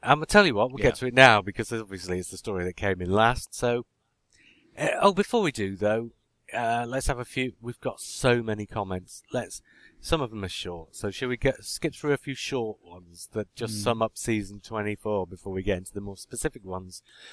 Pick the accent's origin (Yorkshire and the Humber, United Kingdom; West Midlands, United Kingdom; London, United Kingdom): Yorkshire and the Humber, United Kingdom; born there; When I was born in Yorkshire, quite simply...